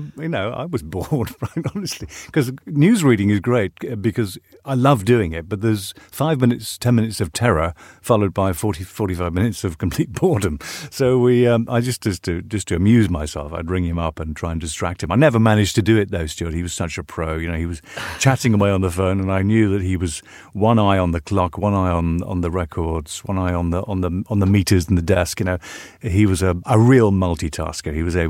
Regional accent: Ireland; Both our fathers are from Belfast. He's from Ireland. I'm from Ireland.

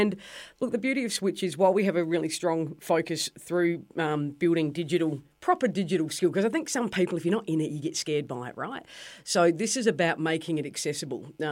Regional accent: South Australia, Australia; now in Tasmania, Australia; So I was originally from Barossa Valley in South Australia and had done work down in Tas before.

